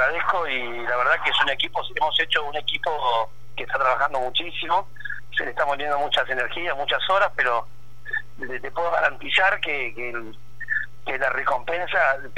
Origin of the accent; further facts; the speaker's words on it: Argentina; somos todos argentinos tirando para un mismo lado.